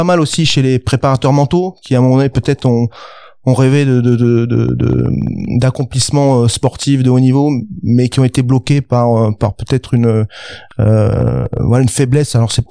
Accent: Auvergne-Rhône-Alpes, France; Voilà, je suis auvergnat d'origine.

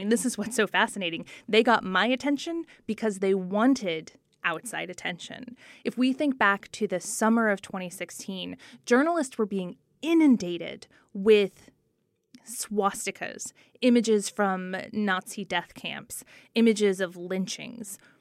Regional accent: Charlottesville, Virginia, United States; Charlottesville changed that. It is my hometown, the place where the so-called rally took place.

